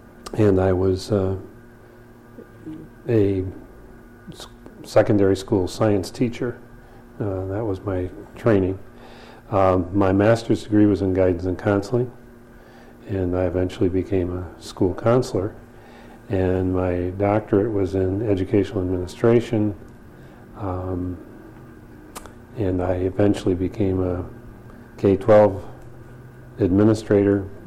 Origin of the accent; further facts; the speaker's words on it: Detroit, Michigan, United States; Okay, I was born and raised in Detroit, went to schools in Detroit, graduating from Cooley High School in Detroit, and then my family moved out to the Birmingham area right after high school.